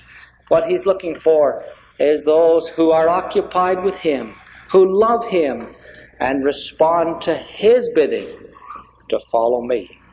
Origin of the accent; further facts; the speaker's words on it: Canada; being a Canadian